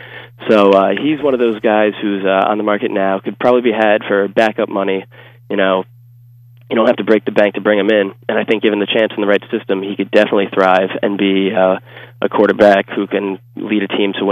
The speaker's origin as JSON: {"language": "English", "region": "New Jersey", "country": "United States", "said": "Mostly Rutgers. I'm from New Jersey, so that was the team to pull for if you were from New Jersey and didn't have any ties anywhere else."}